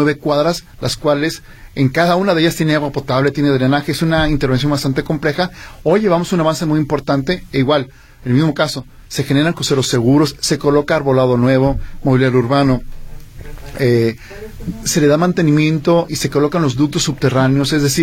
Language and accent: Spanish; Guadalajara, Jalisco, Mexico; con todo el amor que le tengo a Guadalajara. Soy tapatío desde muchos años, desde no más hace 47.